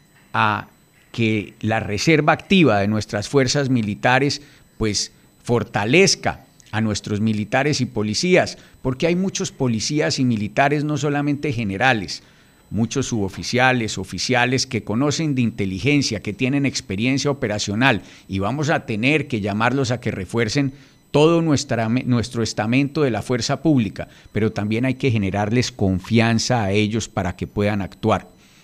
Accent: Risaralda, Colombia; porque en Risaralda, mi tierra, colinda con el Chocó

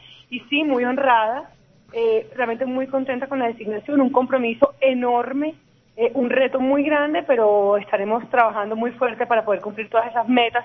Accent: Barranquilla, Atlántico, Colombia; como barranquillera me siento muy orgullosa de ver lo que está pasando en la ciudad.

